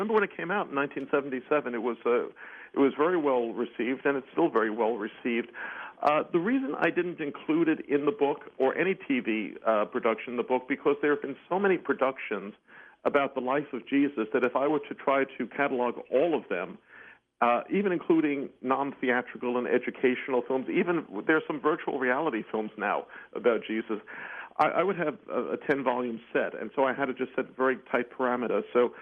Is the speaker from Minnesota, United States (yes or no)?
no; Bronx, New York, United States; I'm originally from the Bronx as well, and so is my family.